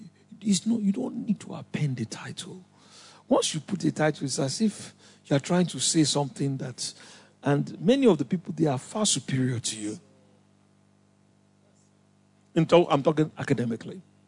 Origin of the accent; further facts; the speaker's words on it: Nigeria; moved away; So I remember, you know, I came from Nigeria, quite a number of us, you know.